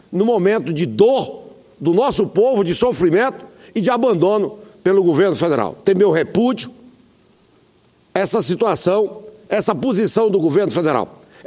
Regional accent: Roraima, Brazil; born there; Sou o contrário, não aceito essa situação com o estado onde eu nasci. Eu amo o meu povo e tenho compromisso com o povo de Roraima.

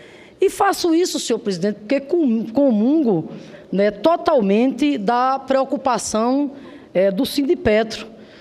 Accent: Rio Grande do Norte, Brazil; localizada lá no polo industrial de Guamaré, lá no meu estado, o Rio Grande do Norte.

